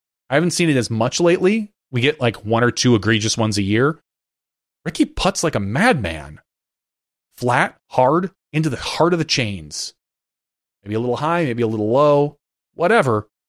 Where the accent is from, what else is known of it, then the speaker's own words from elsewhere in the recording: Fox Cities, Wisconsin, United States; I grew up in the Fox Cities, which is kind of part of Kakana.